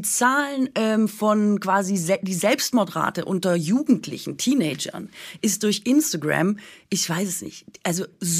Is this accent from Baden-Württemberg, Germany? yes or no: yes; Baden-Württemberg, Germany; Ich bin Schwäbin